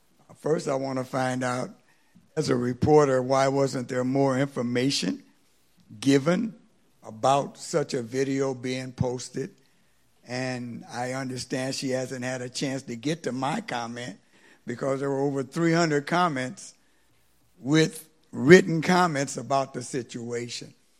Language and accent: English; California, United States; now in Fairburn, United States; I'm from California and have only been in Fairburn for a couple of years